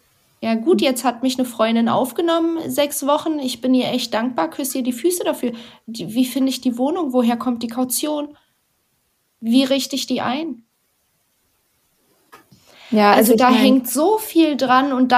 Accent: Berlin, Germany; Also hier als Berliner, so Lichtenberg, Hellersdorf, diese Ecken.

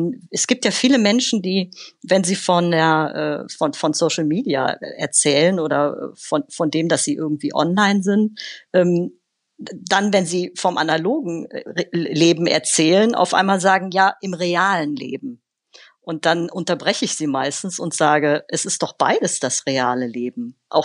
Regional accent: Rhineland, Germany; born there; Zum einen bin ich ja gebürtige Rheinländerin und hier im Rheinland sagt man zu allem Gedöns.

